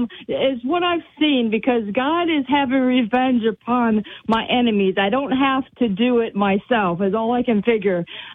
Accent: Ohio, United States; I mean, I grew up in Ohio, outside of Cleveland

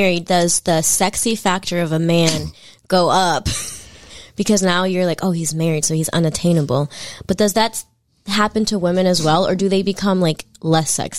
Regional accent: Boston, Massachusetts, United States; also born or lived in Charlotte; No, I grew up in Boston and here in Charlotte.

